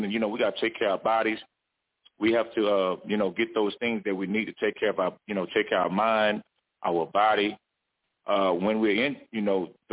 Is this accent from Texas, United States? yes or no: yes; Hitchcock, Texas, United States; I'm from Hitchcock, Texas, down near Galveston, Texas, where, you know, Hurricane Harvey came and took us out a little bit.